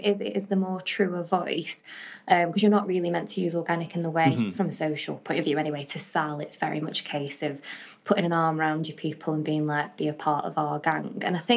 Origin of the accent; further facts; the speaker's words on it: Stoke-on-Trent, West Midlands, United Kingdom; Come on, I'm from Stoke.